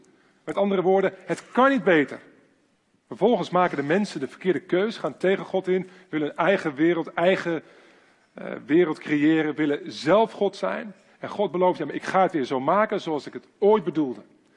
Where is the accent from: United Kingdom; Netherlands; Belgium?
Netherlands; Ik ben Nederlander en ik heb een Nederlands paspoort